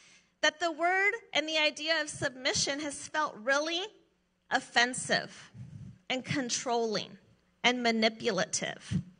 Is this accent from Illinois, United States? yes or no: no; Oregon, United States; I'm an American, and I'm a native Oregonian, so don't tell me what to do.